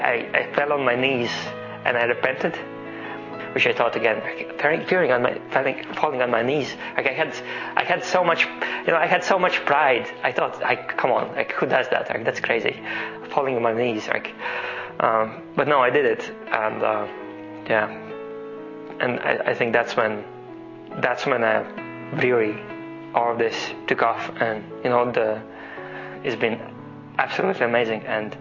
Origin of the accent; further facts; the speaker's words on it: Latvia; and I'm from Latvia.